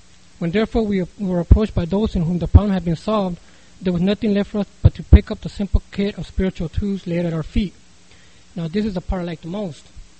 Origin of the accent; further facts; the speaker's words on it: El Centro, California, United States; I was raised in El Centro.